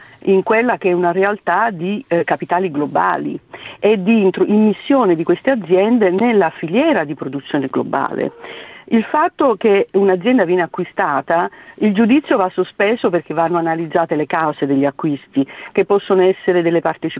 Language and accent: Italian; Campania, Italy; Io vengo dalla Campania